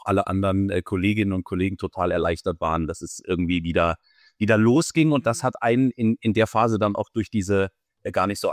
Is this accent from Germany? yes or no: yes; Offenburg, Baden-Württemberg, Germany; now in Munich, Germany; ich komme ursprünglich aus Baden-Württemberg, aus Offenburg bei Freiburg